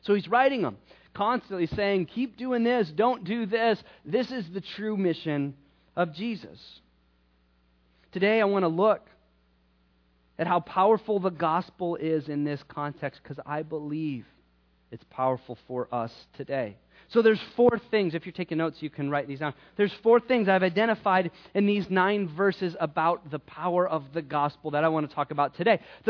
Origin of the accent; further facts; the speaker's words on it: Midwest, United States; I grew up in the Midwest. All right? We would get the cool stuff like 5 years after Los Angeles and New York.